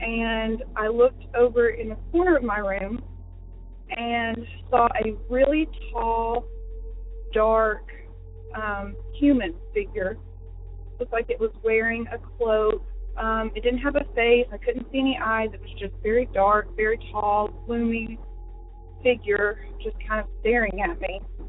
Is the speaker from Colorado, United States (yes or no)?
no; Johnson City, Tennessee, United States; I grew up in East Tennessee, Johnson City area.